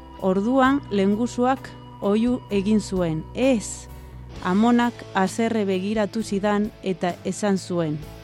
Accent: Lugo, Galicia, Spain; Txikitan, Lugo kanpoaldeko auzo bateko etxe batean bizi nintzen. Etxe honetan, lehenengo solairuan, osaba, izeba eta lenguzua bizi ziren, eta bigarren solairuan, gurasoak eta ni.

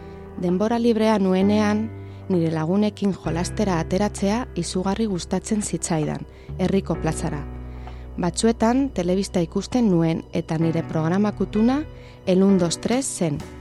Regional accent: Villava, Navarre, Spain; Txikitan, Atarrabian bizi nintzen etxe polit batean, gurasoekin.

